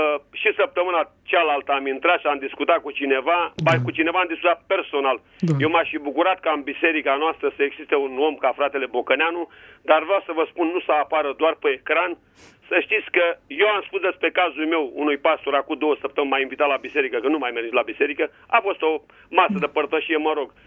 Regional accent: Teleorman, Romania; din Telorman.

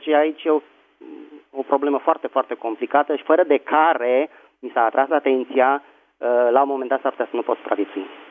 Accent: Bucharest, Romania; din București

